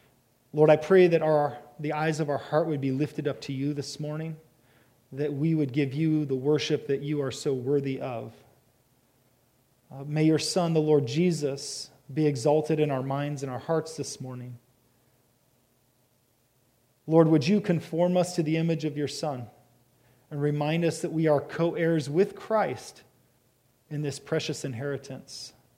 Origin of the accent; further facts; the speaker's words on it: Oregon, United States; Well, I grew up fishing on the Southern Oregon River, the Rogue River.